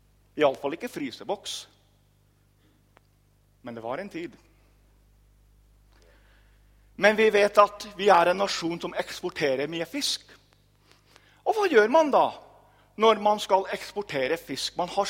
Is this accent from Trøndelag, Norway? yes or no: yes; Trøndelag, Norway; now in Sørlandet, Norway; Det er ikke så mange år siden jeg kom fra Trøndelag. Det var i 2000.